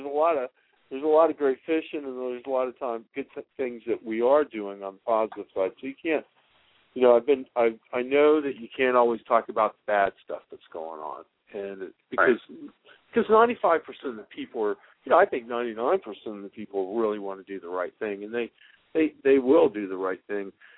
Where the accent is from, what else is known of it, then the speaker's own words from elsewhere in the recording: Florida, United States; I was born and raised in Florida, so I get it, you know.